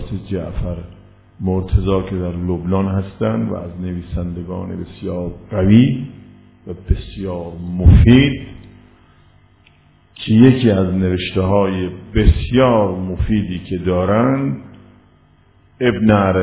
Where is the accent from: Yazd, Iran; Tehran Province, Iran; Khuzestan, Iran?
Yazd, Iran; مام که اصالتا یزدی هستیم